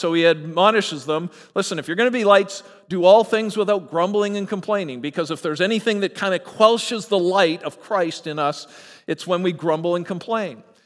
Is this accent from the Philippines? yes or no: no; Canada; now in United States; because I'm Canadian, I have sort of a default position here because they won't let me vote anyway.